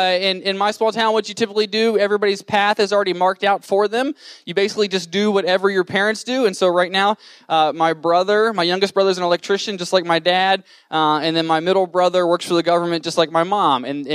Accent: Front Royal, Virginia, United States; But I did grow up in small town America. I'm from Front Royal, Virginia, which is about an hour outside of D.C., all the way down 66.

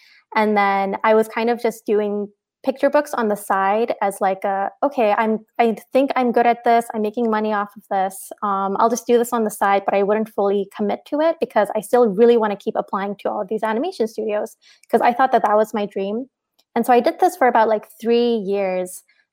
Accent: Canada; now in Toronto, Canada; I am a freelance illustrator and a character designer for animation. I am Pakistani Canadian, based out of Toronto.

